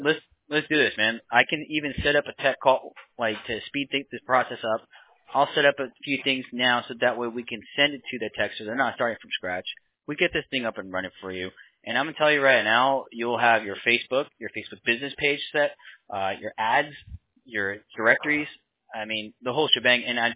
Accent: Bronx, New York, United States; born there; I was born in the Bronx.

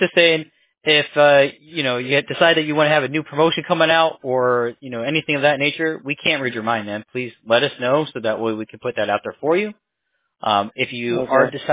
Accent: California, United States; also born or lived in Bronx, New York; Well, I'm from New York, right? Born in Bronx, New York. Oh. Grew up in California for quite some time.

